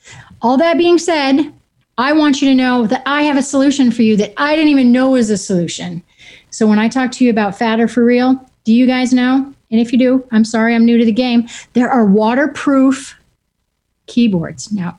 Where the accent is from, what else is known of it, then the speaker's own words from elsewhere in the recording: New England, United States; I'm a Yankee. I'm from New England.